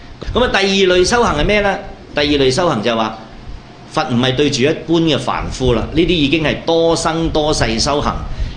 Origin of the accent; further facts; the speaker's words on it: China; 已經同我哋中國人啊結下咗一個點啊難解難分嘅呢個因緣啊